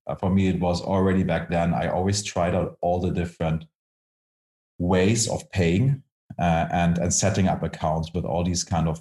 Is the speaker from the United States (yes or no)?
no; Germany; English is a second language; I come from Germany